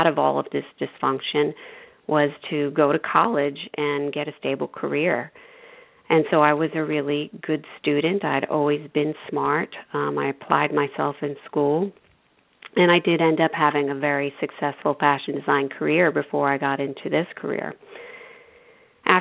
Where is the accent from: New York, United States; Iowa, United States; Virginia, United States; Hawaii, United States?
New York, United States; In any event, I grew up in New York, and both of my parents were dysfunctional.